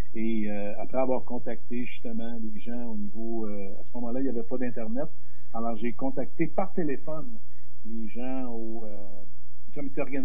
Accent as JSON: {"language": "French", "town": "Montreal", "region": "Quebec", "country": "Canada", "tie": "born or raised there", "said": "J'ai grandi dans Villeray avec les Expos dans les années 70. Je demeurais à 4 rues du Parc Jarry."}